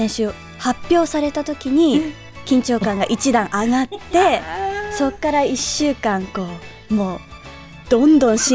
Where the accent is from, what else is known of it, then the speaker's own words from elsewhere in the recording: Osaka, Japan; also born or lived in New York, United States; now in Tokyo, Japan; 大阪生まれ大阪育ちなんですが、うん、中高の間4年半ニューヨークに住んでいまして、はい、その後また大阪に戻って地元の大学を出て、はい、就職のタイミングで上京をして